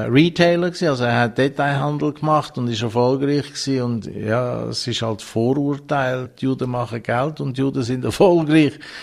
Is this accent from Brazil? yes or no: no; Zurich, Switzerland; Ich wäre fast wie kein normales Kind aufgewachsen in Zürich